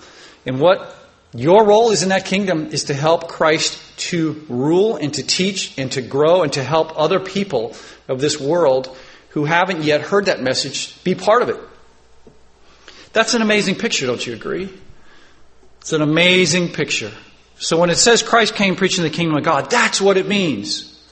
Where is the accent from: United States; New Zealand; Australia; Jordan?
Australia; I know I came from Australia, and every time you step out your door, you're afraid you're going to die that day from some animal in Australia